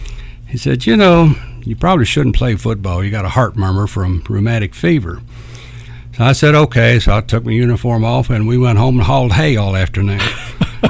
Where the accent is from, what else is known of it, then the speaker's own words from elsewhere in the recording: Bardstown, Kentucky, United States; I was born in Bardstown, I live in Bardstown, and I'm going to die in Bardstown.